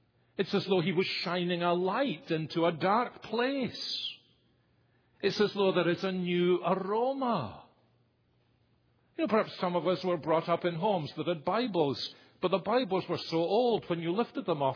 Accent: Scotland, United Kingdom; most of the people I grew up with in Scotland in the 1950s were already in the postmodern age.

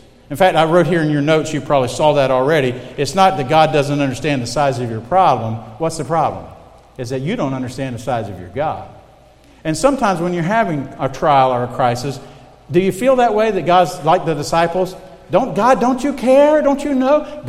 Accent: South Carolina, United States; born there; I was born in South Carolina, I'm 30 miles from the ocean

